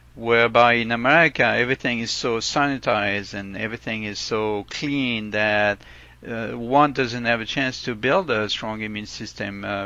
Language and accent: English; France; now in United States; I was raised in France